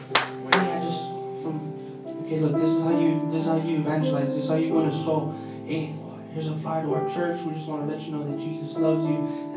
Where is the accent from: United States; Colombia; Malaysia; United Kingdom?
United States; California; Born and raised in California.